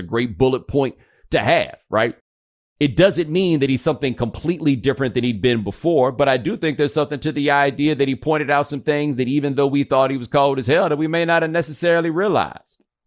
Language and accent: English; Texas, United States; I'm like, man, as a Texan, I didn't know y'all